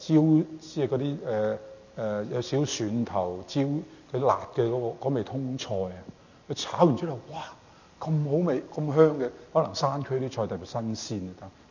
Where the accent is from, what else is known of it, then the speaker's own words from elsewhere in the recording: Canada; 住喺加拿大嘅人，即係調翻轉頭，我哋加拿大人嘅人唔明到